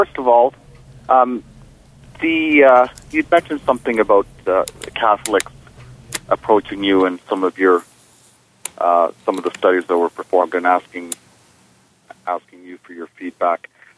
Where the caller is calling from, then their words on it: Edmonton, Alberta, Canada; I'm in Edmonton.